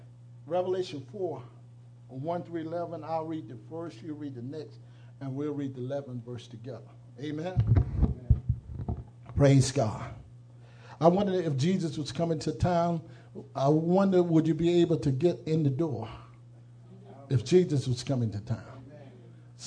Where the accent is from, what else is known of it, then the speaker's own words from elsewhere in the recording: South Carolina, United States; I'm from South Carolina.